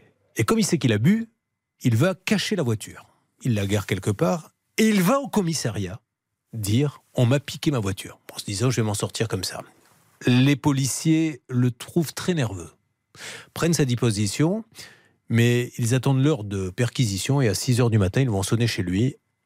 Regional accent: Bordeaux, Nouvelle-Aquitaine, France; je suis bordelais, j'adore boire du vin

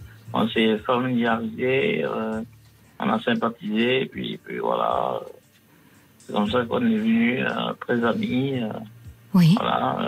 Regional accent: Southern France, France; accent: Midi; Je suis originaire du Midi de la France. J'ai l'accent du Midi.

